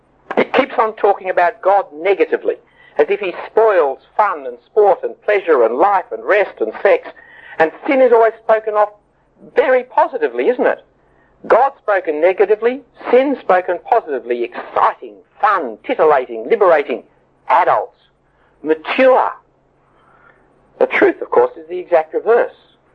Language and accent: English; Sydney, New South Wales, Australia; born there; I was born in Sydney and I think in English and I speak in English and I bear a Danish name and Danish good looks, but I'm not Danish at all.